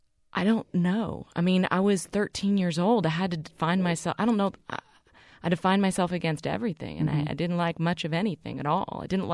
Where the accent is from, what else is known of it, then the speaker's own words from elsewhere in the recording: Dallas, Texas, United States; I mean, I grew up in Dallas really sort of feeling like, how did this happen to me?